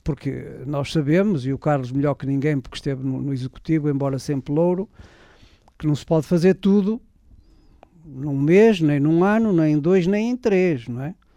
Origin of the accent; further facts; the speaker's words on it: São Clemente de Basto, Norte, Portugal; porque foi a escola para onde eu vim, de São Clemente de Basto. Eu devia ter andado dos 6 para os 7 anos